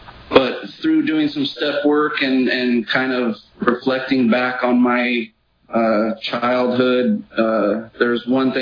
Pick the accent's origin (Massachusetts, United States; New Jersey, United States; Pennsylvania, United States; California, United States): California, United States; Visalia; I'm from Visalia. I was born and raised here.